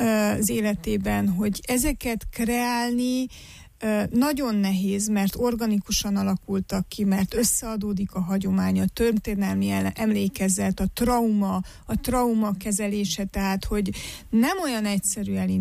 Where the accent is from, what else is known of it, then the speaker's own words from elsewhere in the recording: Harghita, Romania; mondjuk én gyergyói vagyok, tehát a lokálpatrióta az folyamatosan beszél belőlem